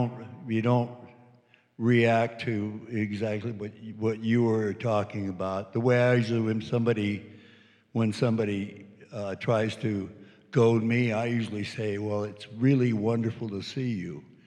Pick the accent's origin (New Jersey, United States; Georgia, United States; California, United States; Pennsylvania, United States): California, United States; And I'm from Butte County, and I'm working there with a man to help publicize transcendental meditation orientations.